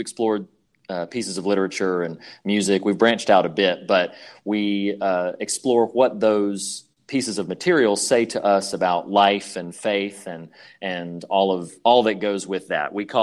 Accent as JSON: {"language": "English", "region": "the South", "country": "United States", "tie": "born or raised there", "said": "I grew up in the South, charismatic Pentecostal church culture."}